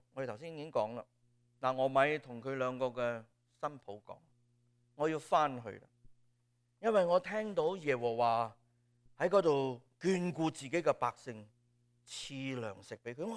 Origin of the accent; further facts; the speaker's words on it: Hong Kong; 觉得好像我们中国人，我们香港人以前看过一套剧